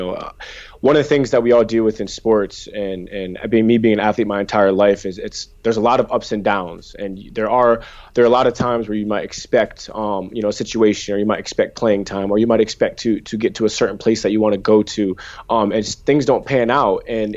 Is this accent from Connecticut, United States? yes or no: yes; Connecticut, United States; I'm from Connecticut in the U.S. over here.